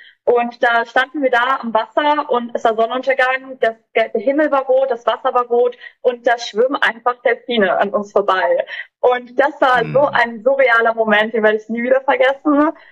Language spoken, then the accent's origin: German; Germany; So, ich komme aus Deutschland